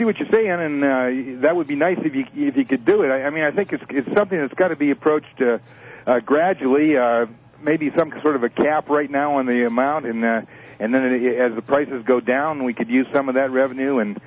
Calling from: Montana, United States; from Montana

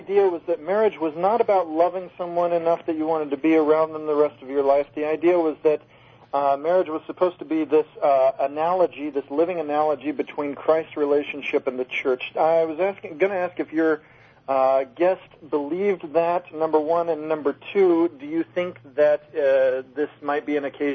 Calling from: Minnesota, United States; Oh, I'm sorry. … from Minnesota.

